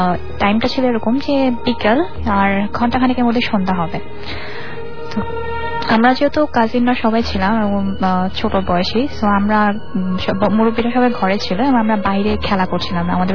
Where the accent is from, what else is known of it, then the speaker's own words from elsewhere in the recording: Auliabad, Dhaka Division, Bangladesh; আমাদের গ্রাম হচ্ছে ঢাকা জেলার দোহার থানার আউলিয়াবাদ গ্রামে, এবং আমার নানা বাড়ি দাদা বাড়ি পাশাপাশি গ্রামে।